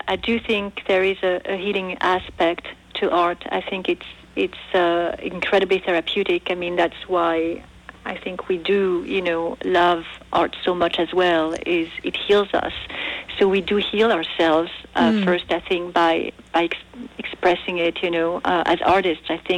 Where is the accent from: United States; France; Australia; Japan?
France; English is a second language; also born or lived in Switzerland; We at home spoke different languages, so French of course, because I was born in France and we lived in France and Switzerland mostly, but my father is from Spain, my mom's from Greece, so all these, you know, we spoke all these three languages at home.